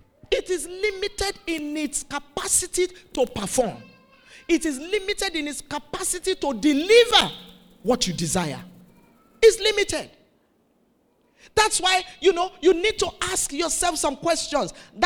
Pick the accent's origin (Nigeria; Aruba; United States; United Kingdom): Nigeria; Ibadan, Oyo; I've shared the testimony of a friend we grew up in Ibadan together.